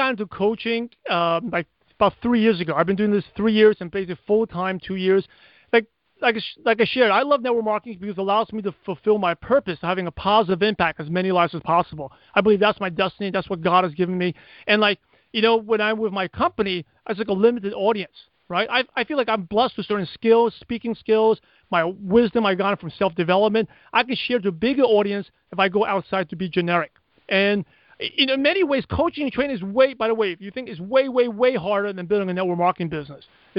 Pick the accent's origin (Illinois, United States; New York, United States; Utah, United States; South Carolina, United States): New York, United States; by the way, if I'm talking fast, it's because I'm from New York, okay? We talk fast. And my parents talk fast.